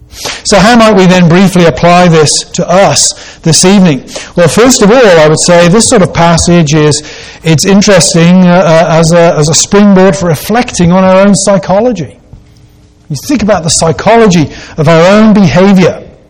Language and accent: English; United Kingdom; now in United States; I come from a long way east of here. And I keep up with the British news each day. I'm probably, mentally, I'm still in Britain, even though physically I sort of live here, I suppose.